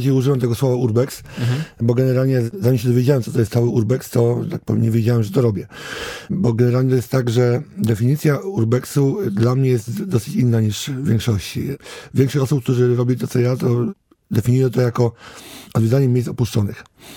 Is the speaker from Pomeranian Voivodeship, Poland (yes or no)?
no; Łódź, Łódź Voivodeship, Poland; Łódź jest jakby tematem numer jeden z racji tego, że, tak powiem, wszystko mam pod ręką, mieszkam tu od urodzenia.